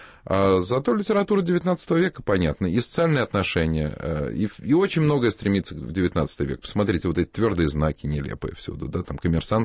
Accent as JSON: {"language": "Russian", "region": "Moscow", "country": "Russia", "said": "Ну, я не из Нью-Йорка, из Москвы."}